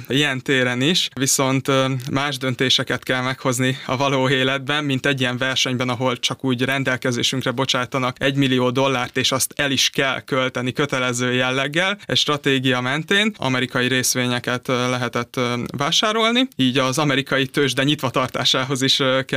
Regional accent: Mátészalka, Szabolcs-Szatmár-Bereg, Hungary; egy Máté Szalka nevű kisvárosból származom Szabolcs-Szatmár-Bereg megyéből, és a Debreceni Egyetem végzős pénzügyi és számvitel szakos hallgatója vagyok.

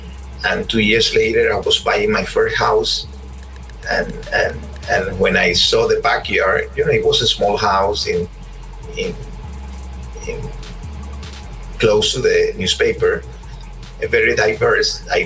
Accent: Cuba; Cuba is a very complicated thing for Cubans. You know, I was born after the revolution, and for me, it was the only thing that exi

